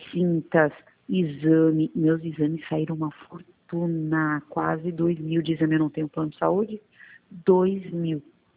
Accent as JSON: {"language": "Portuguese", "town": "Peruíbe", "region": "São Paulo", "country": "Brazil", "said": "Eu falo assim, eu não sou de São Paulo, eu sou de Peruíbe"}